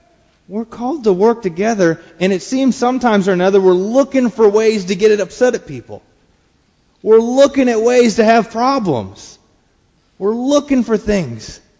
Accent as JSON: {"language": "English", "region": "Wisconsin", "country": "United States", "said": "because I'm from Wisconsin, right up there in the Midwest, where we have more cornfields than about anything else."}